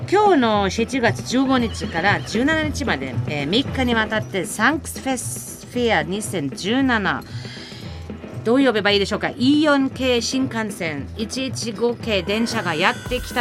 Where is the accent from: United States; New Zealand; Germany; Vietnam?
Germany; Japanese is a second language; now in Japan; ドイツだと多分どうしてもそのドイツ出身だからどうしても気になるかもしれないけども